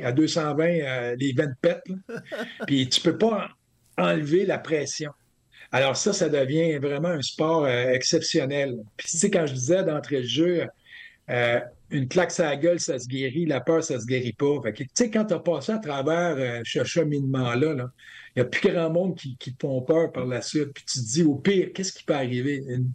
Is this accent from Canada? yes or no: yes; Warwick, Quebec, Canada; Tu sais, je viens des Bois-Francs, un petit village qui s'appelle Warwick, à côté de Victoriaville. Puis, c'est pas plus que ça.